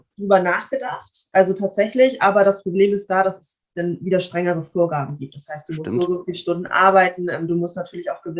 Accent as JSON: {"language": "German", "town": "Kiel", "region": "Schleswig-Holstein", "country": "Germany", "tie": "born or raised there"}